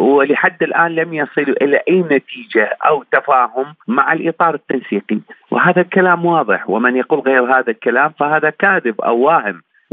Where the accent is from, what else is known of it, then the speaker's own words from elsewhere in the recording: Iraq; وأنا يعني أنا عراقي لكن للأسف أتكلم هذا الكلام.